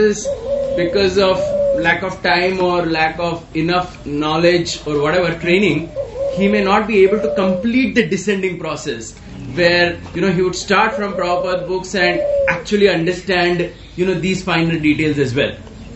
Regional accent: Pune, Maharashtra, India; I'm from Pune.

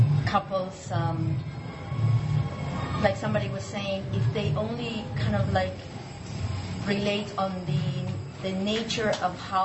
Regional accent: Ecuador; English is a second language; I'm from Ecuador in South America.

